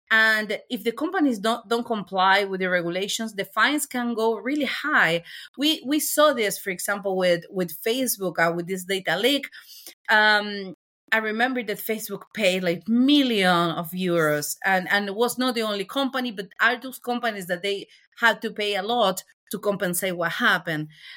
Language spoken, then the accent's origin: English; Argentina; moved away; I'm originally from Argentina myself